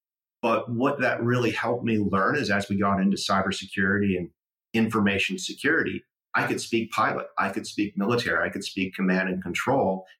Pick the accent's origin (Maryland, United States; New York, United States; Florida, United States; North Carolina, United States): New York, United States; Syracuse; Yeah, so I grew up in Syracuse, New York. My father worked for IBM.